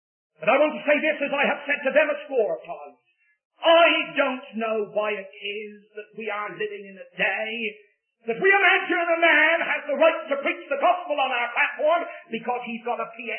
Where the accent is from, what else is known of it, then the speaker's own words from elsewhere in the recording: England, United Kingdom; You know, I'm always sort of boasting in the fact that I'm an Englishman.